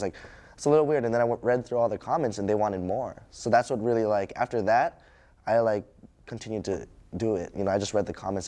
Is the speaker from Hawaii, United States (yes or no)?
yes; Hilo, Hawaii, United States; In Hilo, basically, that's one of the reasons why I started